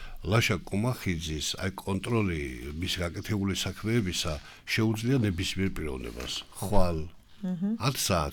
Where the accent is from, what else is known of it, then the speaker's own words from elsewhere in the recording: Batumi, Adjara, Georgia; ეს ბათუმელი ვარ, ბათუმში მშვიდად მინდა ვიარო